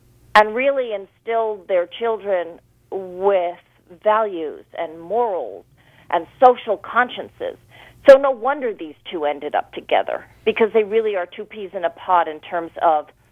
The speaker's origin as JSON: {"language": "English", "town": "Bronx", "region": "New York", "country": "United States", "tie": "born or raised there", "said": "And I grew up in Riverdale in the Bronx."}